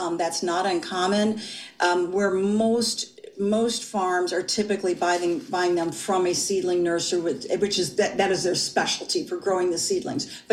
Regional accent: Michigan, United States; Michigan, that's my home state. We call it the flat land, but we still like those hills and valleys.

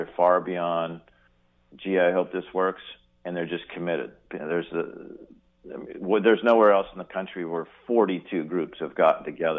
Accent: Ashland, Oregon, United States; I grew up in Ashland.

